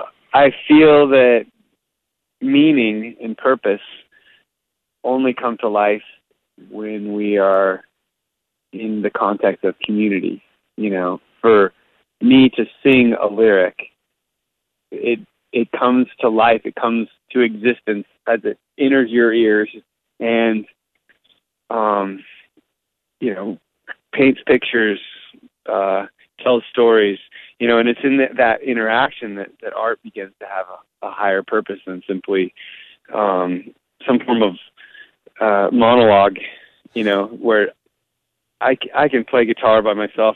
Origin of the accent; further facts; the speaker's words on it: San Diego, California, United States; What if I could do this all around my hometown of San Diego?